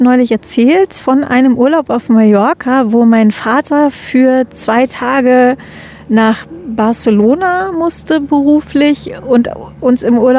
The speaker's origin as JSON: {"language": "German", "region": "Schleswig-Holstein", "country": "Germany", "said": "Ich komme aus dem Kreis Pinneberg, das ist nicht ganz Hamburg. Wir haben die Hamburger Vorwahl, aber ansonsten gehören wir nicht wirklich dazu."}